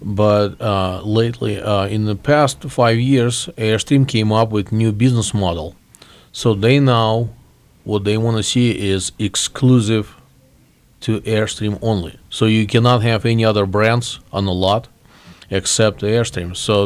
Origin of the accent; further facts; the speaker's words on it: Moscow, Russia; now in United States; I came from Moscow, Russia in 1997, and my first year when we did arrive.